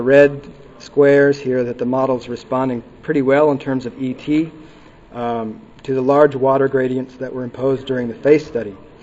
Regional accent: Midwest, United States; I grew up in the Midwest

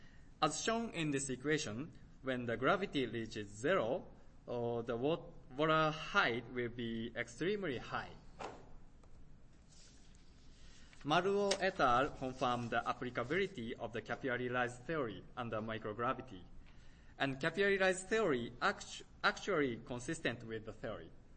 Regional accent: Japan; I'm from Japan.

